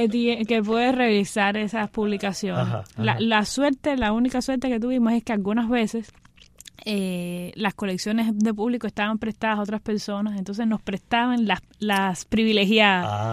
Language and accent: Spanish; Cuba